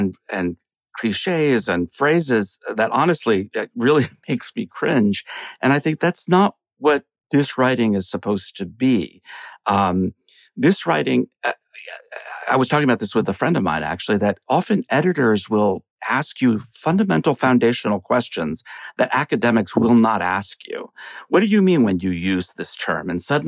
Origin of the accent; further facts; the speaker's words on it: Chappaqua, New York, United States; I don't know that politically growing up in Chappaqua had that much of an impact on me, except I guess what I'll say is that it was a very insulated environment